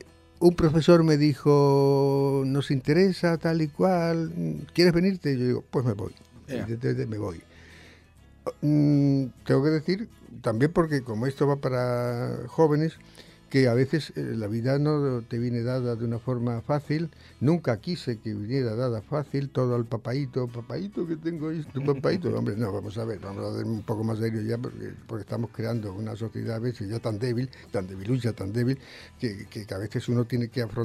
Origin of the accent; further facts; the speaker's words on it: Seville, Andalusia, Spain; born there; en efecto nací en Sevilla, hice allí historia, arte... y me faltó una o dos asignaturas para clásicas. Tuve una beca y me fui a Madrid, a la Autónoma